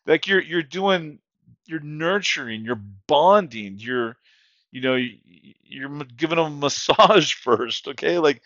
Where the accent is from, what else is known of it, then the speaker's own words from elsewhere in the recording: Texas, United States; You can tell I'm probably from the South, from Texas.